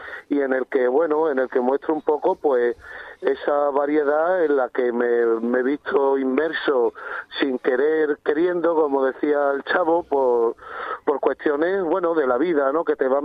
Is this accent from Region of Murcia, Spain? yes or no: no; Lebrija, Andalusia, Spain; yo tengo que vanagloriar a mi tierra, porque la verdad, como mi tierra, no hay ninguna. Y en el sitio que está ubicado, Lebrija no se pasa